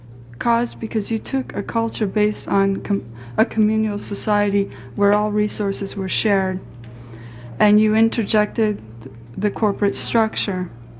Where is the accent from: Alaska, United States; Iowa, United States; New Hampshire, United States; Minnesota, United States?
Alaska, United States; Unalakleet; I'm from Unclick, but my family also came down from Old Quebec 200 years ago to Unclick.